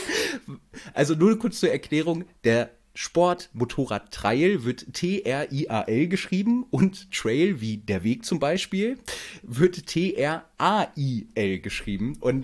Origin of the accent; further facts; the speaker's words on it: Hanover, Lower Saxony, Germany; ich komme ja aus Hannover und bei uns im Norden